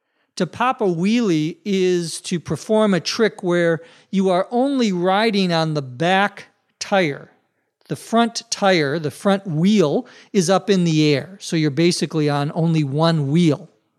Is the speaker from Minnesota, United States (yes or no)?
yes; Minnesota, United States; I remember growing up in Minnesota, and when I learned to drive, having this happen to me once or twice.